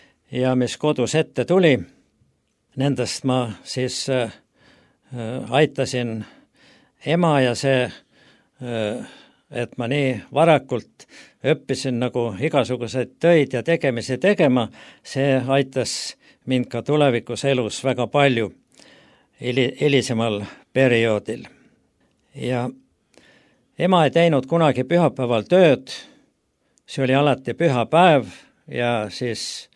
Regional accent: Lääne County, Estonia; Olen pärit Läänemaalt ja sündinud siis 24. augustil 1943 on minu sünniaeg.

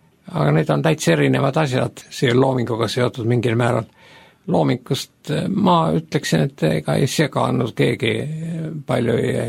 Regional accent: Tartu, Tartu County, Estonia; kuigi ma ise olen sealt pärit

